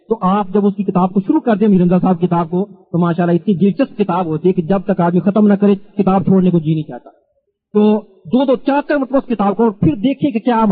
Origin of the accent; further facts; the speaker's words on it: Lahore, Punjab, Pakistan; اور میں آپ کو اپنے شہر کا قصہ سناتا ہوں, میرا تعلق لاہور شہر سے ہے.